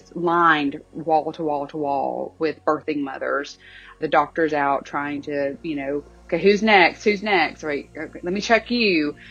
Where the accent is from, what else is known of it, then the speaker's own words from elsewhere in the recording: Tuscaloosa, Alabama, United States; now in McAuliffe, United States; I am originally from Tuscaloosa, Alabama. At that time, we lived in McAuliffe, and I was 9 months pregnant.